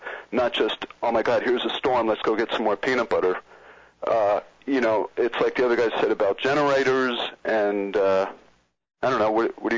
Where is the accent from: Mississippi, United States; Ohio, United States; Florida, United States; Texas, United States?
Florida, United States; I'm from Florida. I lived down there for about 10 years